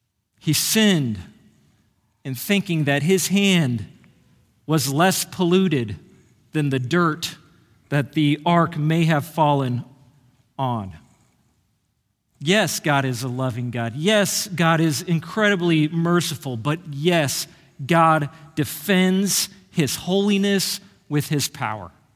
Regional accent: Kansas City, Missouri, United States; I'm from Kansas City. And Royals fans view Cardinals fans as enemies.

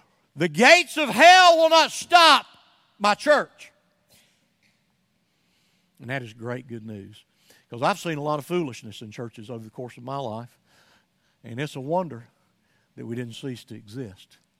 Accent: Somerville, Georgia, United States; if I took you to my hometown, I could drive all through the streets of Somerville, Georgia, and even beyond, Lafayette and other places, Rome.

